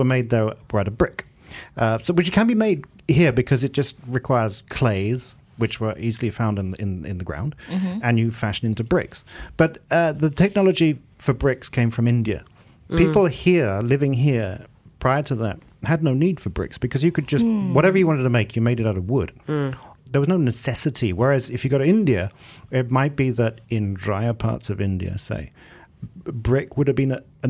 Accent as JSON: {"language": "English", "region": "England", "country": "United Kingdom", "tie": "born or raised there", "said": "where I grew up in England was a very sandstone area"}